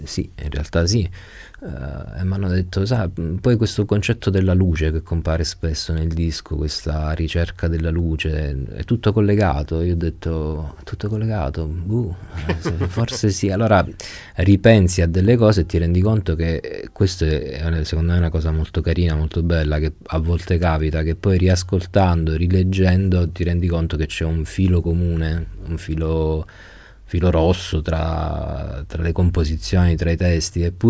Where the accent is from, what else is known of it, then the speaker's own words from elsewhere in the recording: Maratea, Basilicata, Italy; born there; Io sono nato in un paese di mare, sono nato a Maratea, in Basilicata.